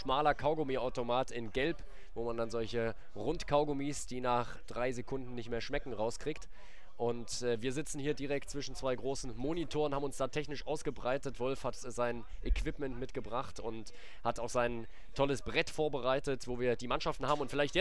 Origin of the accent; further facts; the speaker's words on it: Leipzig, Saxony, Germany; ich komme ja aus Leipzig, kann man ja doch mal sagen